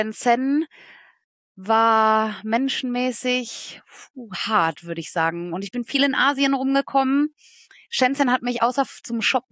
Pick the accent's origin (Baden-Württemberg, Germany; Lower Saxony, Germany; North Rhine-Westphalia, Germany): North Rhine-Westphalia, Germany; moved away as an adult; now in Ruhr area, Germany; Ich bin nur Wahlpottler tatsächlich. Ich komme aus dem Sauerland und dachte mir, boah Leute, nee, fühle ich nicht. Und bin sofort mit 18 in den Pott gezogen und will hier dafür nicht mehr weg.